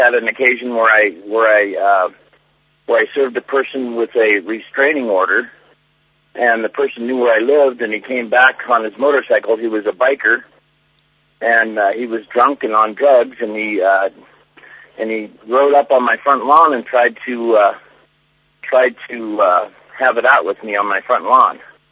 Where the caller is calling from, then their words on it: Chillicum, Oregon, United States; I'm calling from Chillicum, Oregon